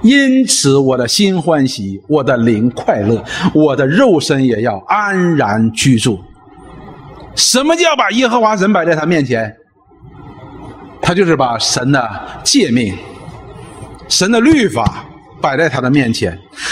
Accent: China; 我们中国人有句话，不做亏心事不怕鬼叫门

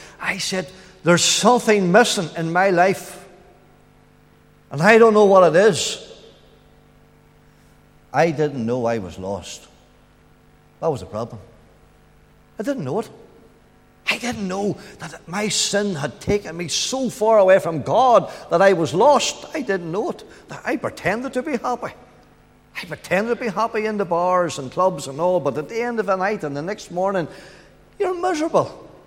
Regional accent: Glenan, Northern Ireland, United Kingdom; I'm from Glenan, near Market Hill.

